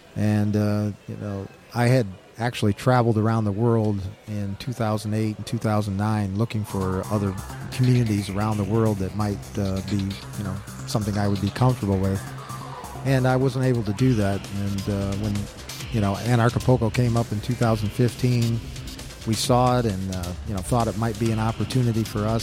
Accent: Gary, Indiana, United States; I come from Black Oak, which is a, you know, a neighborhood on the west side of Gary.

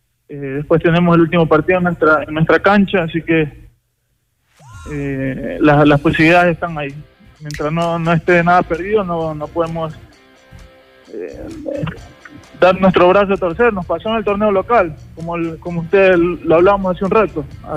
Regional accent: Ecuador; yo estoy hasta un poco incómodo como ecuatoriano

